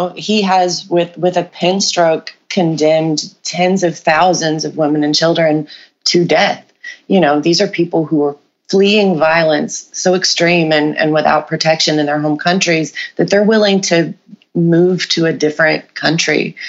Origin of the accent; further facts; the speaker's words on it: Alabama, United States; he was like for the district court or whatever, where I grew up in the Black Belt. So since the year I was born, 1981, he has been in office.